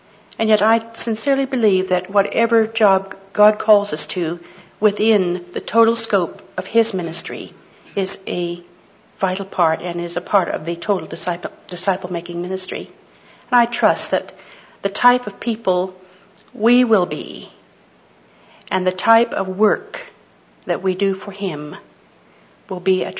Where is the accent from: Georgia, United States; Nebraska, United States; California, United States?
California, United States; I am from California. I hesitate to say that because I don't know if California is going to be there very much longer. I grew up there and went to Stanford